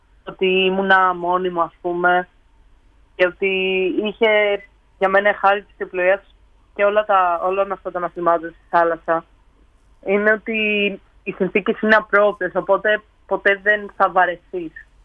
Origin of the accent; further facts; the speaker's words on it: Edessa, Central Macedonia, Greece; now in Athens, Greece; Εγώ έχω καταγωγή από την Έδεσα, που είναι αρκετά μακριά από θάλασσες